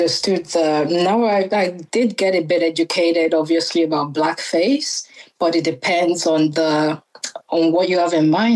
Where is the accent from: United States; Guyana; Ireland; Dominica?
Ireland; moved away; growing up in Ireland